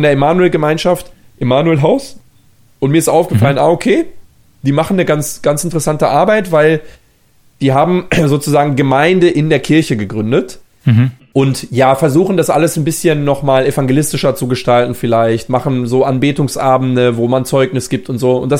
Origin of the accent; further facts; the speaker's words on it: Bosnia & Herzegovina; dort, wo ich herkomme, im Süden Bosniens